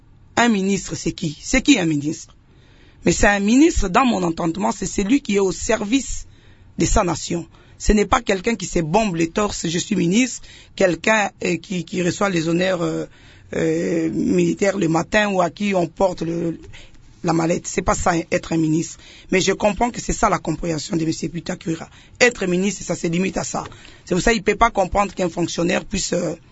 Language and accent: French; Lemba, Kinshasa, DR Congo; Moi, je viens de Lemba.